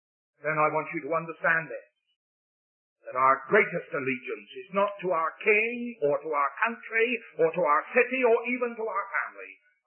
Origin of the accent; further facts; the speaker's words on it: England, United Kingdom; But, you know, I'm always sort of boasting in the fact that I'm an Englishman.